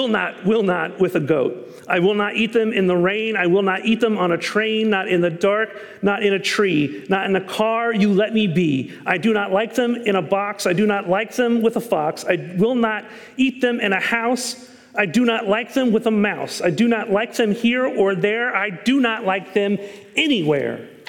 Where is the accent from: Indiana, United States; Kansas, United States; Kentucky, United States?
Kansas, United States; My family on the East Coast that I now have is convinced that I don't like seafood because I was born and raised in Kansas, to which they probably have a pretty good point.